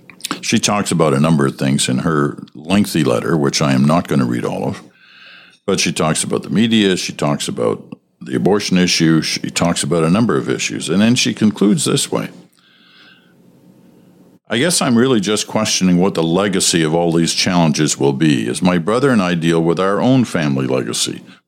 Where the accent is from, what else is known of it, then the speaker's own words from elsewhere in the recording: Canada; As a Canadian, I'm very proud of it.